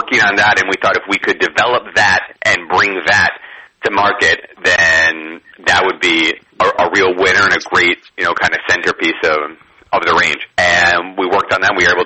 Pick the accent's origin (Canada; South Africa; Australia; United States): United States; New York; now in Barcelona, Spain; Yes, I'm from New York, but I've lived in Barcelona for the last 15 years.